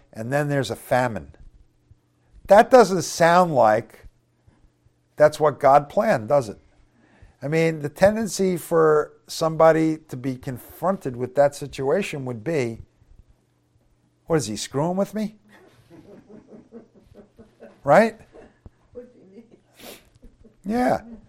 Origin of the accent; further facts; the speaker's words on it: Long Island, New York, United States; where I grew up in Long Island, there was a Jewish temple, the Temple Beth El, house of God.